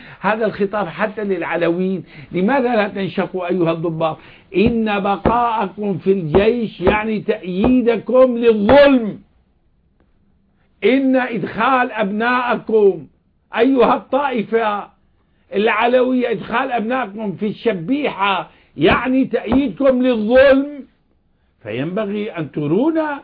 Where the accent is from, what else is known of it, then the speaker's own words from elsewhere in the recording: Syria; moved away; هربت من سوريا